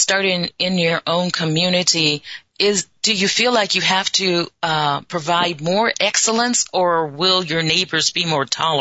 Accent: South Dakota, United States; we're both from South Dakota, and you guys are getting snow, and I'm in California, so I'm kind of warm right now.

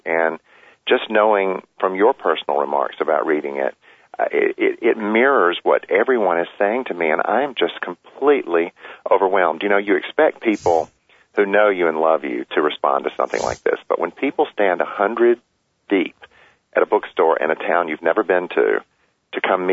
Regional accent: Amory, Mississippi, United States; lessons that I learned from my mother at her knee as a little boy growing up in Amory, Mississippi.

